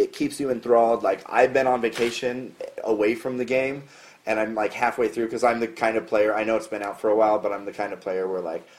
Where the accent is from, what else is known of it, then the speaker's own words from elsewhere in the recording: Colorado, United States; I'm from Colorado. I rep Colorado to the fullest.